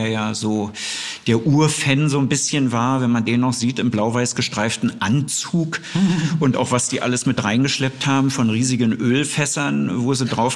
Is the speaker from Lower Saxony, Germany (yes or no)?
no; Berlin, Germany; Als Berliner Junge habe ich das als selbstverständlich hingenommen.